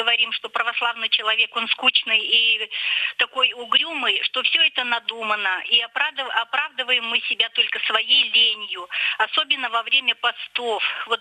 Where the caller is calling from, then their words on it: Chelyabinsk, Chelyabinsk Oblast, Russia; я звоню из Челябинска.